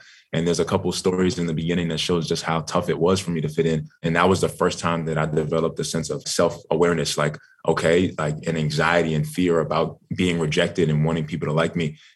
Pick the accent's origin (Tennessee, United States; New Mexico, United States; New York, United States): New York, United States; Bronx; Yeah, I grew up in Bronx, New York, and big shout out to Pops, man.